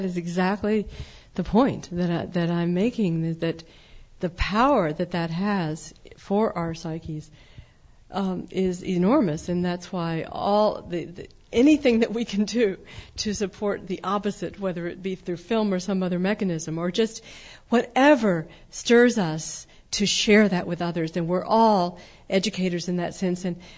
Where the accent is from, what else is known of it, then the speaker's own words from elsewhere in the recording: Texas, United States; Or that growing up in Texas, would I have ever thought that in the 1990s the Texas utility companies would actually pull some citizens together